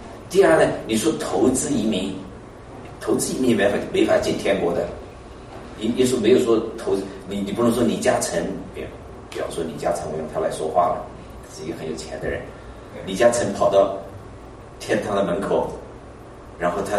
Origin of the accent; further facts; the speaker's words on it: Lixian, Hunan, China; 9月底我回到老家，在咱们湖南澧县，